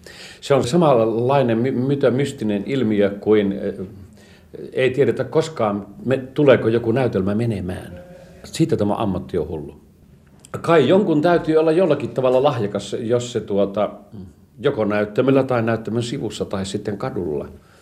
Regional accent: Saarijärvi, Central Finland, Finland; moved away; minä olen Saarijärveltä lähtenyt ja olen päässyt Kansallisteatteriin

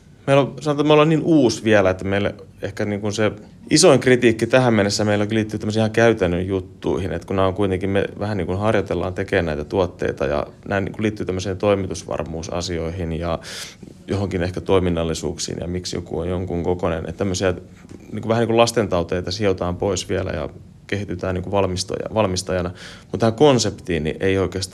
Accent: Uusimaa, Finland; Tietysti kun on täältä kotoisin

